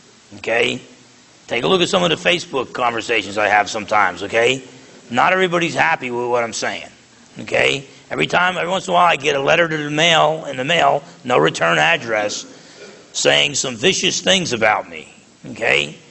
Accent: New Jersey, United States; I use words. I'm from New Jersey. I'm half Italian. I'm loud.

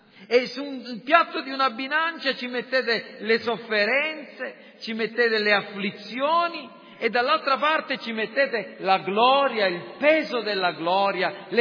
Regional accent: Villafranca, Sicily, Italy; Dalle mie parti a Villafranca c'è un paese che si chiama Calvaruso, è proprio un po' più in alto di Villafranca, in collina

